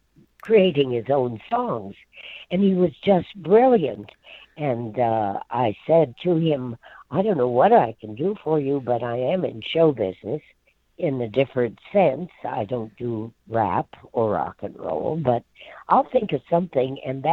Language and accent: English; Bismarck, North Dakota, United States; No, I'm from Bismarck, North Dakota, a country girl, and we didn't entice anybody but the cattle.